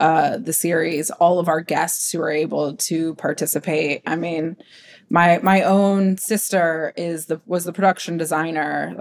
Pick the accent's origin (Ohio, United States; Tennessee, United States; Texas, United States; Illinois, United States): Ohio, United States; Midwesterners. I'm from Ohio.